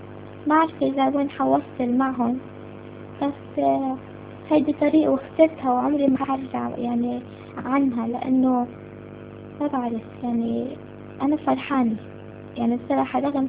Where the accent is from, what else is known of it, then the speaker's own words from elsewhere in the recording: Palestine; وإحنا طبعا أنا فلسطينية، فإحنا عنا يعني خوف، عنا عقدة اسمها يهود، يعني وكوني يعني ببلد أوروبي،